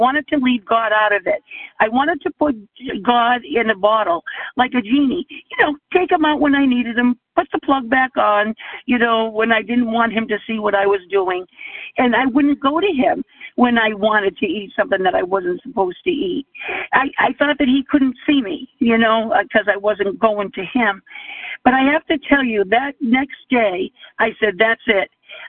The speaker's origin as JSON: {"language": "English", "region": "Rhode Island", "country": "United States", "said": "I am from Rhode Island"}